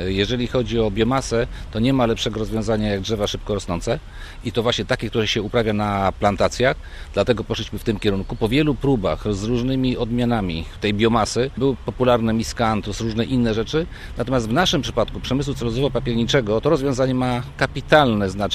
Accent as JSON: {"language": "Polish", "region": "Kuyavian-Pomeranian Voivodeship", "country": "Poland", "said": "ja zresztą pochodzę z Borów Tucholskich"}